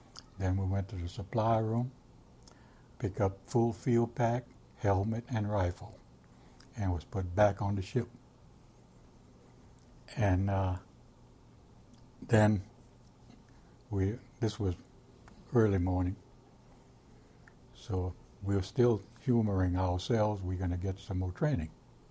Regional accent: Garyville, Louisiana, United States; I'm from Garyville, Louisiana.

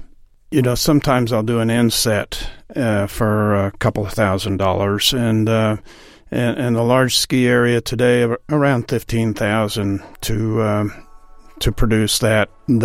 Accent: Parker, Colorado, United States; I'm from Parker, Colorado, and I paint ski maps.

